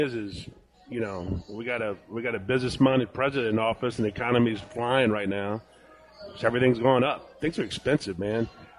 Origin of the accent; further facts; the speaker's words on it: Thibodaux, Louisiana, United States; It blows my mind in my hometown, in Thibodaux, Nichols State